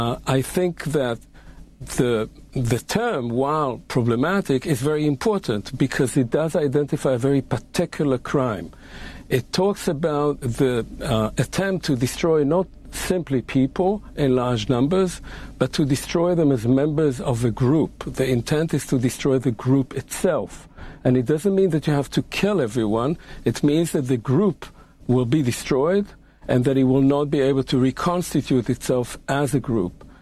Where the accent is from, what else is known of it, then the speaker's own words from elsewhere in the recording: Israel; I was born and raised in Israel. I spent the first half of my life in Israel. I served in the Israeli military.